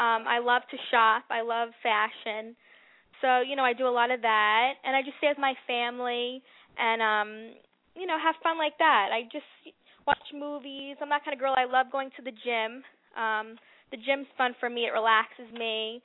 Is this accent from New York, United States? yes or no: yes; New York, United States; Well, I'm from Westchester, New York.